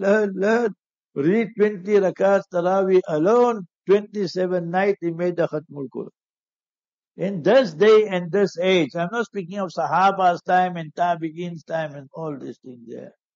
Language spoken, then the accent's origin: English; Heidelberg, Gauteng, South Africa; I'm from Heidelberg, and remember my parents.